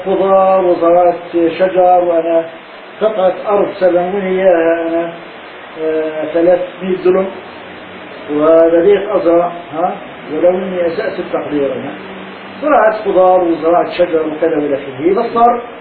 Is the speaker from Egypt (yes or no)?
no; Saruna, Palestine; moved away; البيوت مفتوحه، هي قريتنا من القرى المدمره يعني ممسوحه معالمها